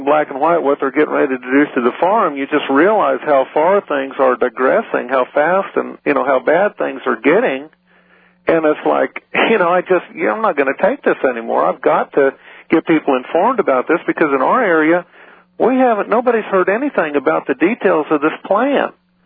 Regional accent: Kansas, United States; moved away as an adult; now in Missouri, United States; I grew up in Kansas on a farm, moved to Missouri when I was 19, bought a farm here. I'm 49.

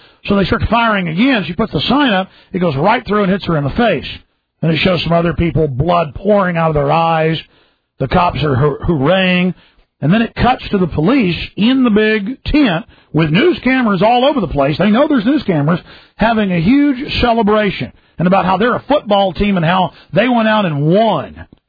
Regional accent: Dallas, Texas, United States; even though I grew up in Dallas. I grew up right outside Dallas. I haven't been back to see that house since I was about maybe 10 years old.

